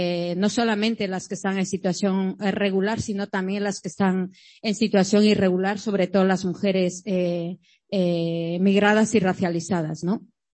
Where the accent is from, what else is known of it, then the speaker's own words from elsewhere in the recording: Ecuador; now in Spain; Sí, soy ecuatoriana, llevo desde el año 99 aquí en Euskal Herria.